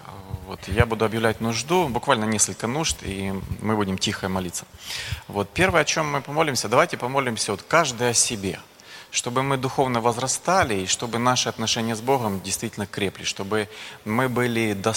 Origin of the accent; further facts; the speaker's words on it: Kherson, Kherson Oblast, Ukraine; когда узнавали, что я из Херсона